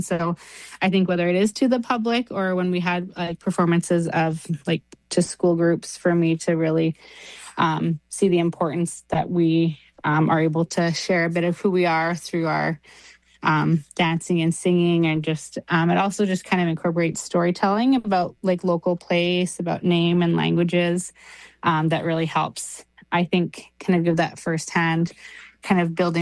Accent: British Columbia, Canada; I'm from the Squamish Nation.

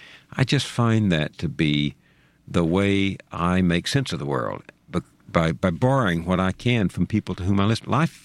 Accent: the South, United States; Place talked to you when you were growing up in the South, and you absorbed place so that I wanted to go where people were.

